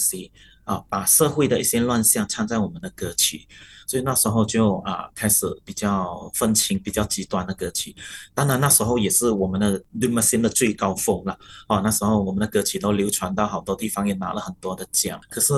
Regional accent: Malaysia; 因为我的老师是Matthew Ngau 啊，就是我们马来西亚的这个国宝沙贝大师啊

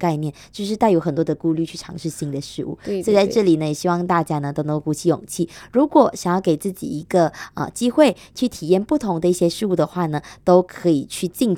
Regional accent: Kuching, Sarawak, Malaysia; 我们古晋人啦，我们就说我们古晋人就好了

